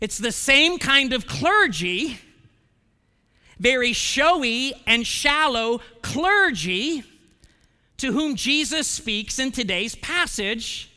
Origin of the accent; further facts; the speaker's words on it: Ohio, United States; moved away; Well, the year that I left Ohio, that was about 14 years ago. The year that I left Ohio, my home state made the news because an Ohio pastor made the news.